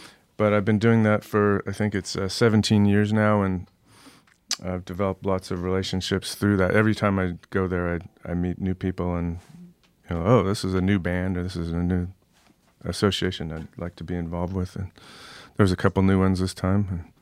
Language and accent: English; Berkeley, California, United States; I grew up in Berkeley, California. They have a jazz program there that's still continuing